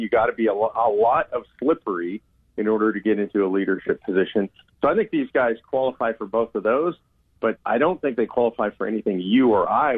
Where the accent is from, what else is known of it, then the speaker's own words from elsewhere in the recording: Texas, United States; I'm a Texan, so I might be biased